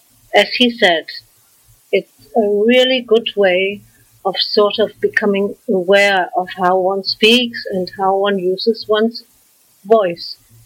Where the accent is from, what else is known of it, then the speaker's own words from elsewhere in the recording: Frankfurt, Hesse, Germany; accent: German; English is a second language; I am from Frankfurt, a Hessian town in Germany. I'm German, and I think I can't deny it because of my German accent. I was born and grew up in Frankfurt